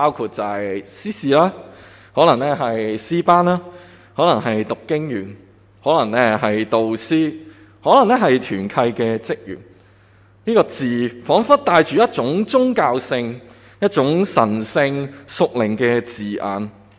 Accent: Hong Kong; 我们会知道我们香港人的人工其实都不算低。

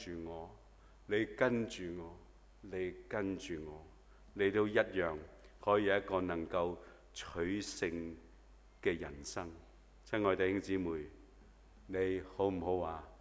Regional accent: Hong Kong; 我觉得我们香港人真的不可以做猪的

